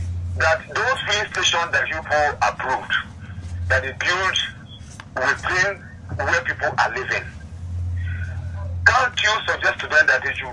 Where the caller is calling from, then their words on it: Lagos, Nigeria; Calling from Sari Gomu, in Lagos, yeah.